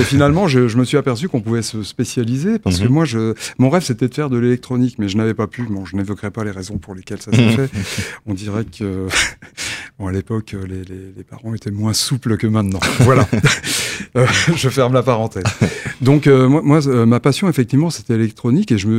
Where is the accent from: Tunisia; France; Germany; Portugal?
Germany; moi, j'ai passé mon enfance en Allemagne. Mm-hmm. Donc, mon papa était militaire en Allemagne.